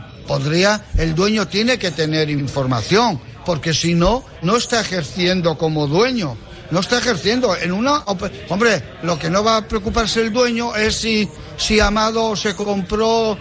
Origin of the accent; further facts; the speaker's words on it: Gijón, Asturias, Spain; No, pues no soy gallego, soy asturiano. Y muy asturiano y muy de Gijón y del Llano.